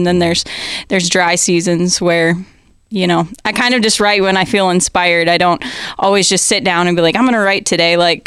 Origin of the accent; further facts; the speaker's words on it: Leon, Iowa, United States; So I come from Leon, so that's down on the Missouri border, about an hour south of Des Moines.